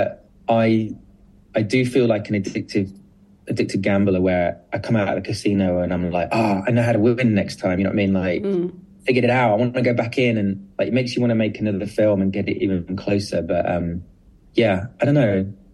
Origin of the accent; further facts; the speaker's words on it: United Kingdom; I'm very British about it